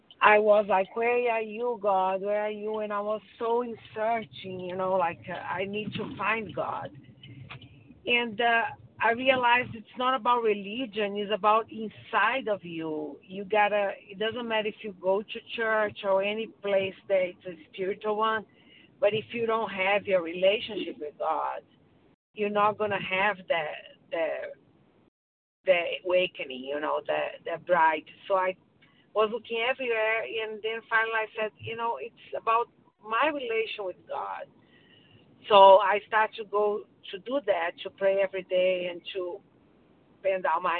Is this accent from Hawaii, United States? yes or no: no; Connecticut, United States; Hi, good morning. … from Connecticut. I'm a recovered compulsive eater